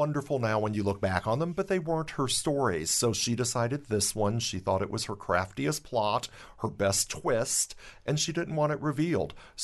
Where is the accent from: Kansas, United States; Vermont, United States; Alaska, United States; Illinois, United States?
Illinois, United States; Waverly; also born or lived in Minneapolis; I was born and raised in Waverly, Illinois, and then ran away to Minneapolis in my 20s and 30s, and after 12 years returned.